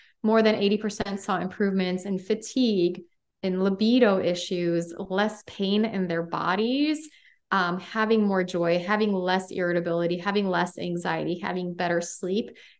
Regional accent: Poland; So I spell my name with a Z because I'm from Poland.

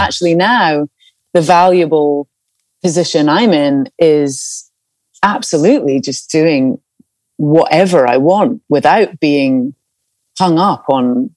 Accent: Scotland, United Kingdom; I watched Braveheart again for the other night, just because I love that movie being Scottish.

